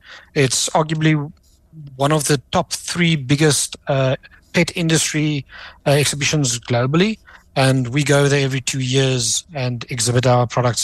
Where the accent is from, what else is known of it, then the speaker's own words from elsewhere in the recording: South Africa; we're from South Africa.